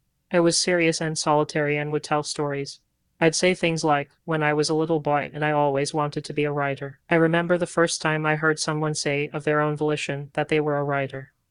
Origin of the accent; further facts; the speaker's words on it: Toronto, Ontario, Canada; I love my home. I love Toronto. I'm really thankful that I was born in Canada and that it's so beautiful.